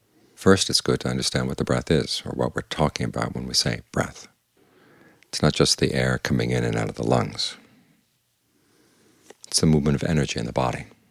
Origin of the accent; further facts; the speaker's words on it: United States; Of course, being an American, I went back and I criticized him for saying to catch the breath.